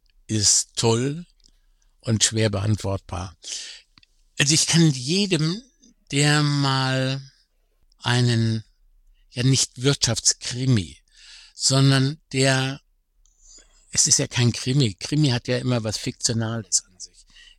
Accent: Germany; Ich bin selber Deutscher

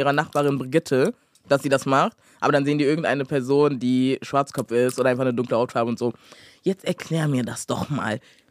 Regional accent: Ghana; ich bin aus Ghana, Junge, Alter.

